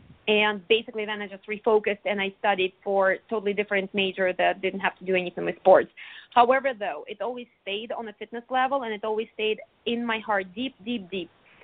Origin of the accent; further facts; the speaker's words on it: Russia; My dad, he used to be a professional soccer player, and I'm from Russia.